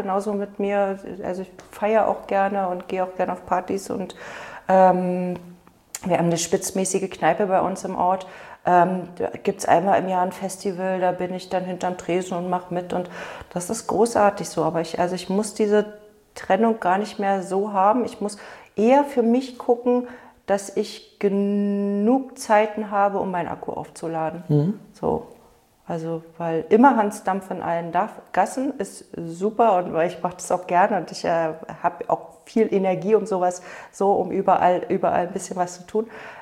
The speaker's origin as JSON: {"language": "German", "region": "Berlin", "country": "Germany", "tie": "born or raised there", "said": "ich bin ja in Berlin groß geworden."}